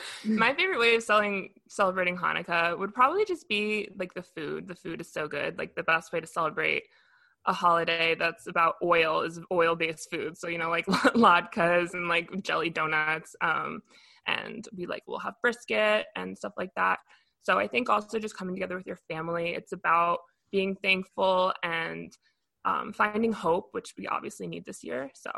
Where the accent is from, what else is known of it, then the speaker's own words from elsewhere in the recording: New York, United States; But I grew up in Westchester, which if you watch Big Mouth, you know, is very Jewish.